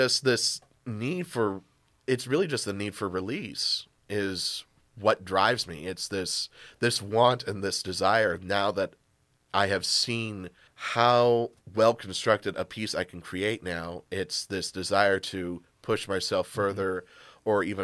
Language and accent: English; Toledo, Ohio, United States; So I was born and raised in Toledo.